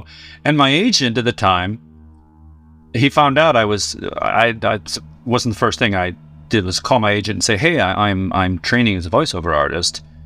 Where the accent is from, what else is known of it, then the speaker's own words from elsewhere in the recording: San Diego, California, United States; I grew up in San Diego, and there's a town outside called La Mesa, and they had little drama schools run by one woman